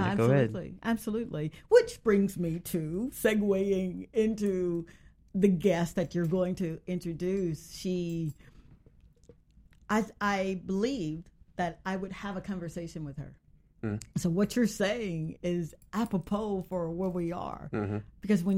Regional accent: Yorkville, Mississippi, United States; But when I was a little girl growing up in Yorkville, Mississippi, that was for that dream of becoming a doctor was really something I dreamt

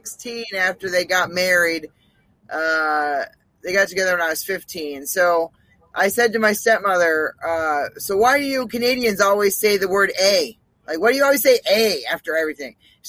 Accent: Maine, United States; now in Los Angeles, United States; I'm originally from Maine.

